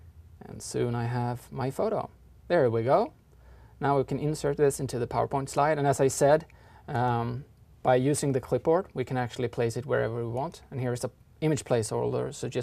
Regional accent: Sweden; English is a second language; So as you say, I came from Sweden and I travel a lot.

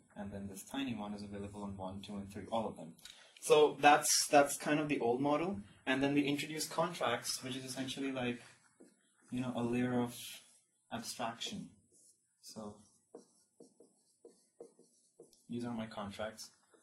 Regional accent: Delhi, India; now in United States; So I'm originally from India, Delhi, and I completed my high school over there. And currently I go to school in the state of Texas, University of Texas at Dallas, study computer science.

